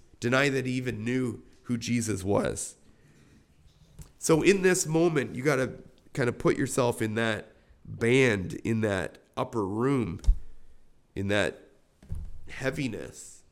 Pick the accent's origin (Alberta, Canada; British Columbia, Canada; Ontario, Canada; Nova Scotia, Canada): Ontario, Canada; Binbrook; also born or lived in Toronto; You know, Toronto technically is not my hometown. I was born there. But I was raised in the tiny one-stoplight village of Binbrook, Ontario. I think of the hometown that I grew up in the 80s.